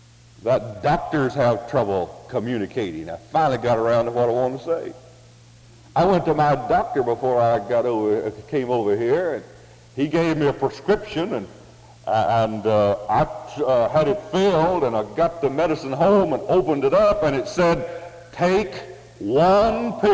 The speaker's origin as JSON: {"language": "English", "region": "the West", "country": "United States", "said": "For I'm not a Southerner. I'm a Westerner. And I've lived in the South only since January 1st, officially that is, since January the 1st, 1966."}